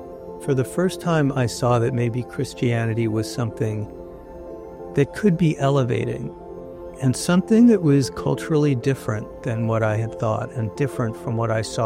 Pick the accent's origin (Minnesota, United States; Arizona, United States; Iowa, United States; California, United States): Arizona, United States; Phoenix; born there; I was born in Phoenix, Arizona, in 1960, at a very different time.